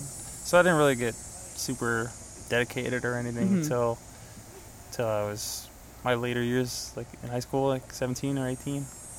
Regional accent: Chicago, Illinois, United States; I'm from Chicago.

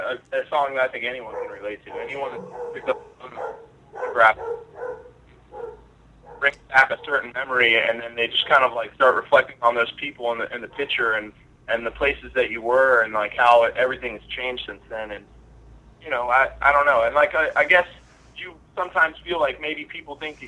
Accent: Virginia Beach, Virginia, United States; because I come from Virginia Beach, which is like really small kind of suburbs, and then you know there's like the ocean front, and there's not a whole lot there. It's really close-knit

